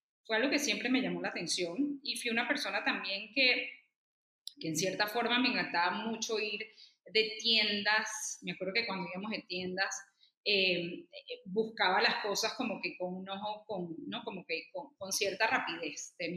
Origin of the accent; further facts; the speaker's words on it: Caracas, Capital District, Venezuela; Soy venezolana, nací en Caracas y crecí en el seno de una familia que nos inculcó mucho la apreciación por las artes y por el buen vestir, por la calidad de las cosas.